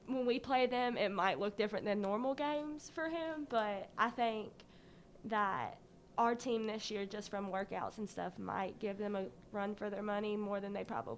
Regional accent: North Carolina, United States; Okay, well, I'm from Gaston County.

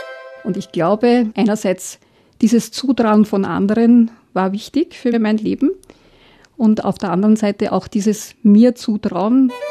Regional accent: Vienna, Austria; Ich bin aufgewachsen in Wien, in Floridsdorf, in einer Familie, die nicht sehr religiös war.

